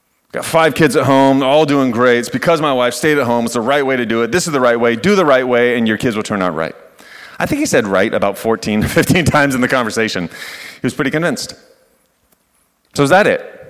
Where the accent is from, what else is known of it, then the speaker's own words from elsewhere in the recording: United States; I'm American, so I will.